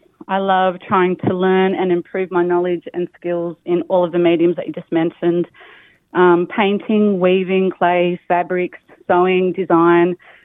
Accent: Lismore, New South Wales, Australia; It was really bad here in Lismore. It was then that my connection to country, my home, Lismore, came up.

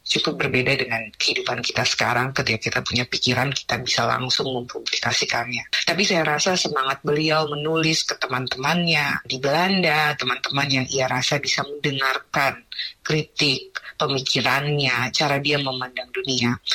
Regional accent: Indonesia; karena saya dibesarkan di Indonesia

